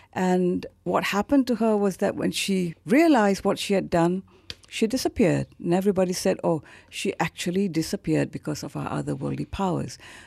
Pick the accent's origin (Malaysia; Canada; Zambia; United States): Malaysia; Kelantan; And I am from Kelantan, yes. And so I thought, why not work on something that is Kelantanese, something I know, I've grown up